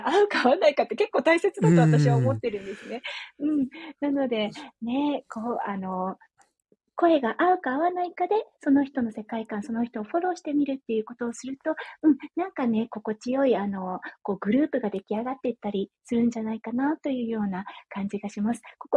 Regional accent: Iwate, Japan; 私、あの、岩手の出身なので少し似てるんですよね。

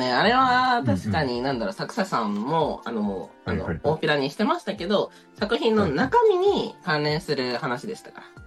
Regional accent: Awaji Island, Hyogo, Japan; いや、私、淡路島出身なんですけど、淡路島では、高校こういうものがあって

